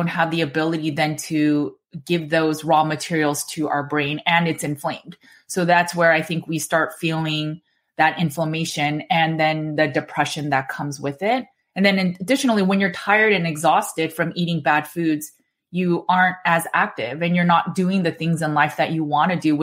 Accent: California, United States; I'm from California. And then I went to Berkeley.

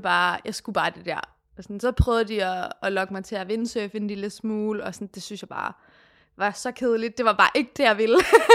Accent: Aarhus, Central Denmark Region, Denmark; jeg kommer fra Aarhus

